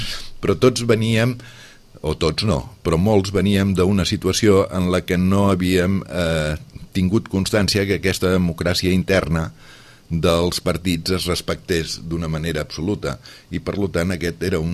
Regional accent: Catalonia, Spain; born there; Jo he nascut a Catalunya, em sento català, he parlat en català, he pensat en català, he somiat en català, he estimat en català. Em sento amb una relació profunda amb el país.

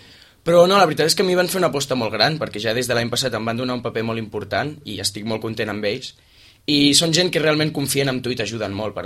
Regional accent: Catalonia, Spain; hi ha nosaltres que som catalans

